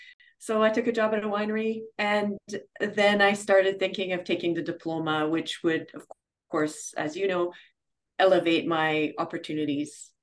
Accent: Canada; For me, it was always in my life. I'm French Canadian, and so it was always around.

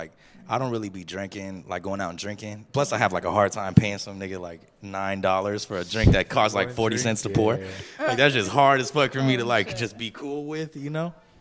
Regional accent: Santa Ana, California, United States; this ideology is a huge reflection of the fact that I'm from Santa Ana, because that's just a thing in Santa Ana, whether you're a rapper or not.

